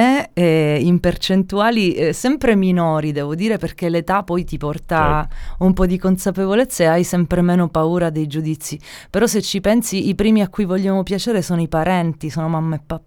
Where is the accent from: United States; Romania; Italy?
Italy; Palermo, Sicily; La mia casa è a Palermo. Sono molto raminga, però quando torno a casa, torno a Palermo. Torno in Sicilia.